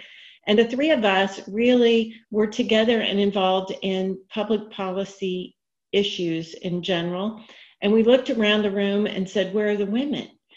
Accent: Richardson, Texas, United States; So with that, I grew up in Richardson, Texas. I made my way as a practicing lawyer and then went in-house to Blue Cross.

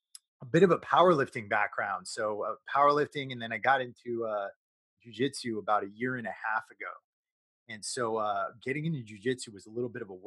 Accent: Connecticut, United States; I'm from Fairfield County, Connecticut.

